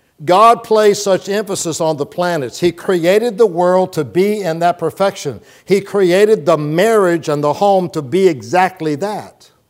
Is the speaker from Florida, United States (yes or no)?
yes; Plant City, Florida, United States; because I grew up in Plant City